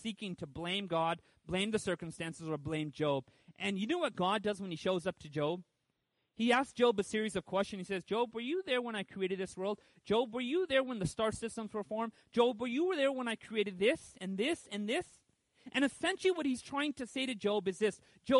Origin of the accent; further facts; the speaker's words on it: California, United States; I grew up in Southern California. You want to know the biggest animals in Southern California? Chihuahuas? And pigeons. Those are the biggest animals. That's what we have in Orange County.